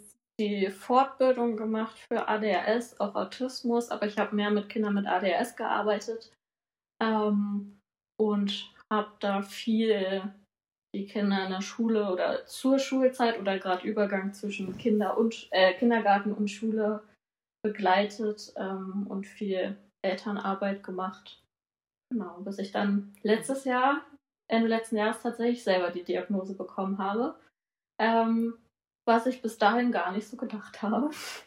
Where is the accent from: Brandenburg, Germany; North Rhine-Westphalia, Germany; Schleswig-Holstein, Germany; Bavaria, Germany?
Schleswig-Holstein, Germany; ich komme aus Ostholstein oben, aus Schleswig-Holstein, wohne da an der Küste in Heiligenhafen mittlerweile